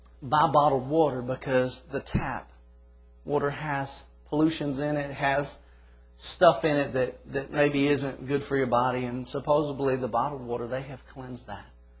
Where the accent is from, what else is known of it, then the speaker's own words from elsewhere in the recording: Florida, United States; I'm from, not truly South, but I'm from Florida. And in Florida, my family drank a lot of sweet tea.